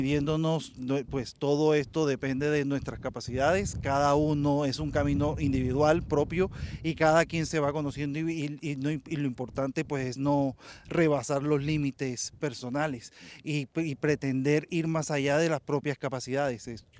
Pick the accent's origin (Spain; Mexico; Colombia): Colombia; Vengo desde Colombia exclusivamente a hacer este peregrinaje.